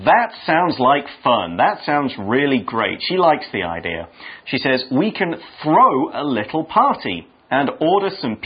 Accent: United Kingdom; Well, I am British.

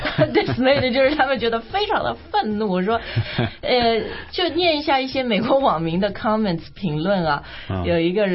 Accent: China; 那我们中国人已经很，我觉得 immune to whatever he's doing

